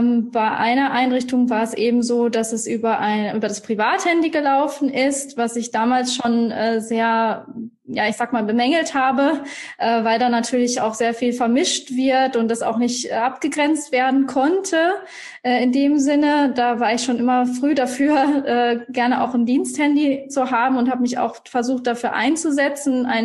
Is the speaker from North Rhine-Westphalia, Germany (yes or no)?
yes; Iserlohn, North Rhine-Westphalia, Germany; now in Munich, Germany; ich komme ursprünglich aus Iserlohn, auch NRW, bei dir um die Ecke.